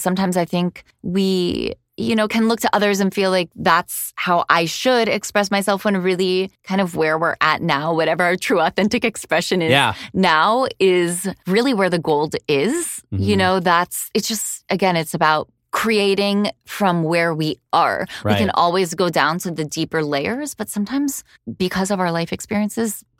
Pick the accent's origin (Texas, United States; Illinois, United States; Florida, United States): Florida, United States; Miami; since I am pure American second generation Miami.